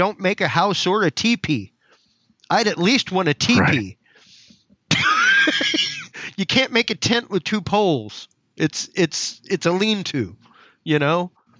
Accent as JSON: {"language": "English", "country": "United States", "said": "as an American, as someone who loves the liberty and loves the country that I have"}